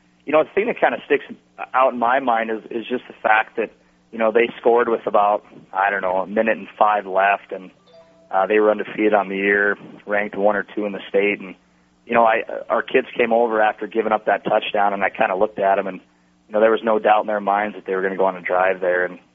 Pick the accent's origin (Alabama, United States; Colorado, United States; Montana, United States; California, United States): Montana, United States; Butte; growing up in Butte, and you know, kind of that mindset, and you know, very proud to be from there, and that's always home.